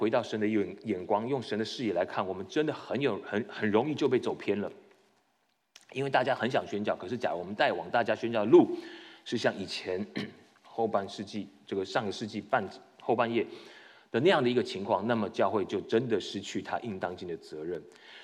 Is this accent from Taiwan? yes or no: yes; Taiwan; 我从台湾过来